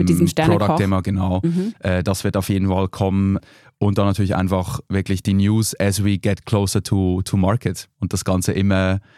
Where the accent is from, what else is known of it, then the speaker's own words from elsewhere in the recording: Switzerland; now in Germany; Ich bin ja Schweizer